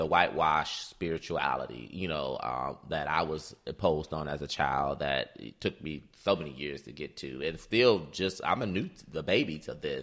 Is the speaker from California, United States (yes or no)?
no; Detroit, Michigan, United States; Yeah, think about growing up in Detroit and the lack of exposure to spirituality